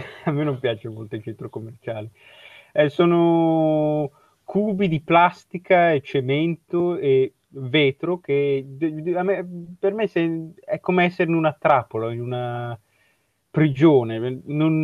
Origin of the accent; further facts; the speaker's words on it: Milan, Lombardy, Italy; siamo un po' milano-centristi, visto che siamo di Milano, giustamente.